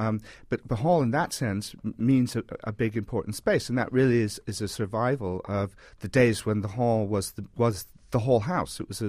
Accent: Des Moines, Iowa, United States; now in England; I grew up in Des Moines, Iowa, and we had salt and pepper on the table, and now I live in England

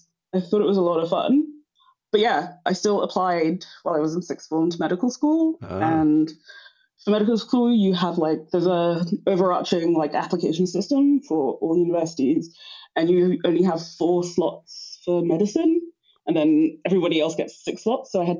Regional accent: Ghana; because I am Ghanaian

